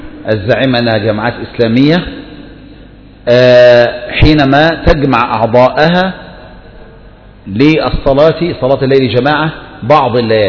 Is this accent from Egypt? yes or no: yes; Egypt; عندنا في مصر في رمضان